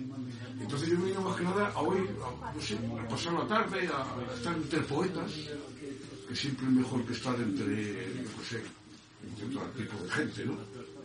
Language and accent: Spanish; Madrid, Community of Madrid, Spain; soy de Madrid, gato 100%.